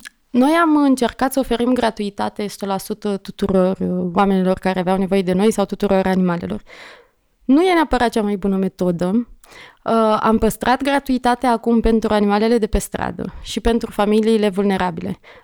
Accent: Bacău, Bacău County, Romania; Mi-amintesc și eu când eram copil în Bacău și vedeam cum sunt capturați câinii, eram impactată.

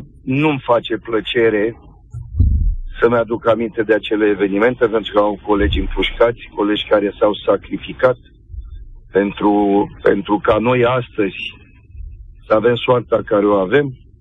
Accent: Târgu Jiu, Gorj County, Romania; sunt din Târgu Jiu.

